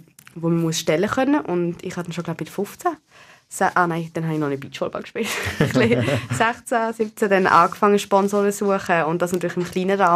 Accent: Basel, Basel-Stadt, Switzerland; der Vergleich zu anderen Kantonen, dass einfach ich mich als Baslerin mega glücklich schätze.

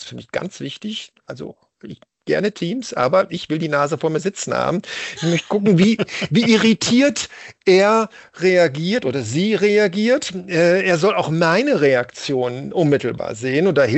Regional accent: Essen, North Rhine-Westphalia, Germany; Ja, das hört mich als Essener natürlich besonders gerne, auch wenn Essen sonst nicht die schönste Stadt ist, aber meine Heimat.

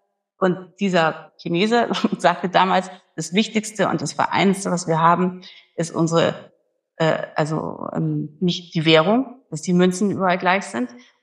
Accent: Germany; Als Deutsche, als wirklich mit allem, was das beinhaltet, belastete oder auch nicht Person, ist das für mich ein klares Friedensprojekt

